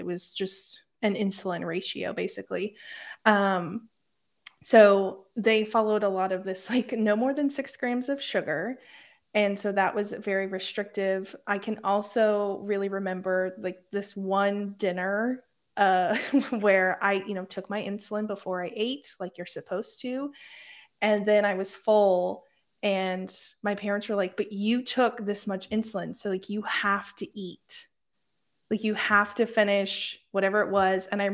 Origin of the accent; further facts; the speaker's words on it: Kansas, United States; So I grew up in Kansas, in Southwest Kansas, a very small town of about 1,000 people. So when people are like, oh yeah, I'm from a small town, I'm like, no, I am from a small town.